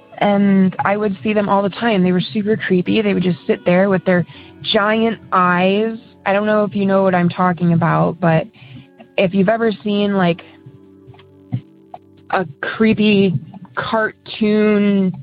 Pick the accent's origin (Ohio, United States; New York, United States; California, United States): Ohio, United States; Elyria; now in Cleveland, United States; I'm from Cleveland, and I'm just going to give you a synopsis of my paranormal experiences